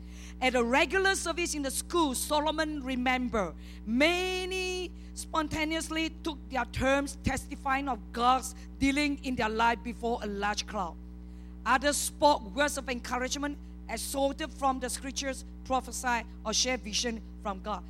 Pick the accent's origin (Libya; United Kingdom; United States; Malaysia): Malaysia; Praise the Lord. I am Malaysian too.